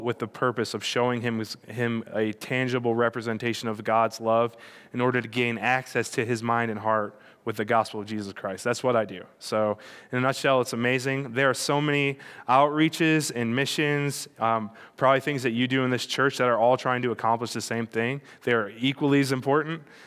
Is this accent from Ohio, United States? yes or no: no; Michigan, United States; I'm from Michigan, so you'd think I would be used to it, but I'm telling you, no.